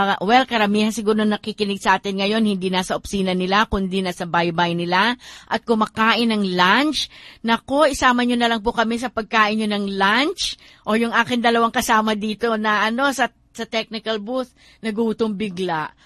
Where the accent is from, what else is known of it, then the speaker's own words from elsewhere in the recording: Baguio, Cordillera Administrative Region, Philippines; dahil ako po ay taga Baguio